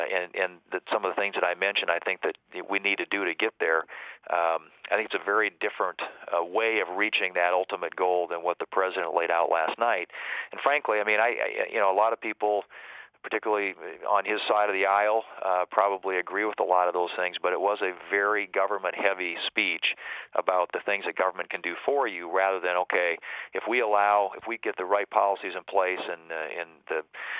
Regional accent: South Dakota, United States; born or raised there

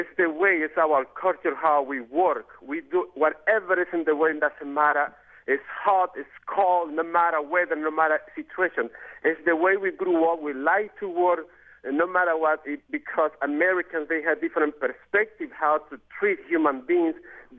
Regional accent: Guatemala; My opinion regarding to this issue is that I am from Guatemala.

